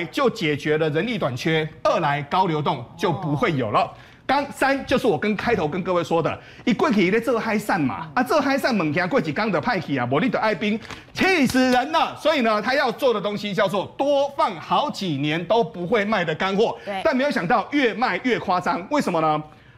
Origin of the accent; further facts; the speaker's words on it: southern Taiwan, Taiwan; accent: Southern Taiwanese; 我们南部话之后